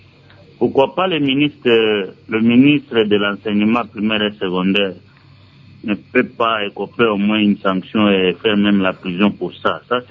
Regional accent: DR Congo; nous, en tant que Congolais

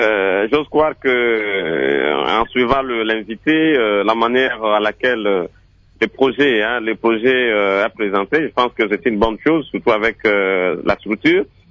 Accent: Équateur, DR Congo; même chez moi à l'Équateur

